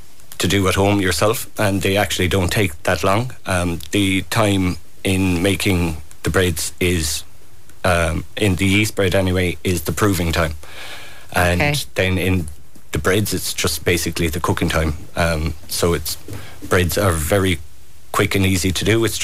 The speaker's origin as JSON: {"language": "English", "town": "Glenbeigh", "region": "Munster", "country": "Ireland", "tie": "born or raised there", "said": "I'm from Glenbay in Kerry, just out the road from Cremorne originally, and I'm living in Cremorne currently at the moment, and I'm one of the … that has the Glenbay Hotel"}